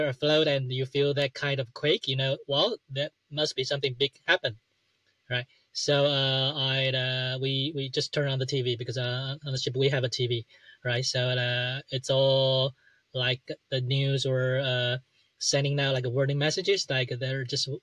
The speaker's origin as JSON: {"language": "English", "region": "Nantou County", "country": "Taiwan", "tie": "born or raised there", "said": "because that was where my hometown was located. It was in Nantou, right?"}